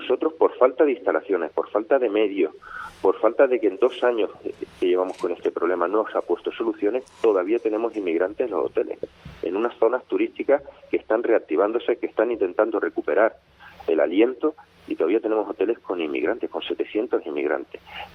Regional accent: Canary Islands, Spain; Yo soy de Fuerteventura, como le he dicho

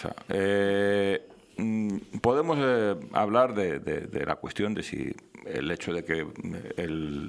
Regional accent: Spain; born there

